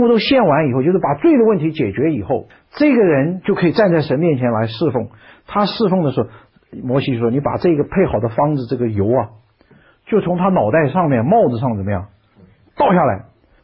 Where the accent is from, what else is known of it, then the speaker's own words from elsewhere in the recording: China; 对我们中国人来讲没有概念，因为我们中国人的文化里面没有一个东西叫做基督